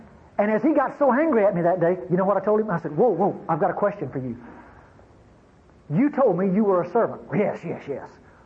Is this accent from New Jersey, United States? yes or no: no; Mississippi, United States; I'm from North Mississippi, and as I grew up, I was a race prejudice.